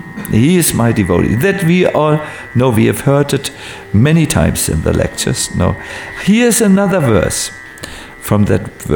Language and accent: English; Northern Germany, Germany; English is a second language; I must say for myself, I'm from North German, and it's the worst thing for a man to cry in public in North Germany.